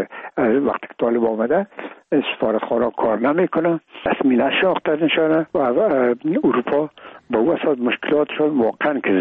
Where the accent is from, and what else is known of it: Afghanistan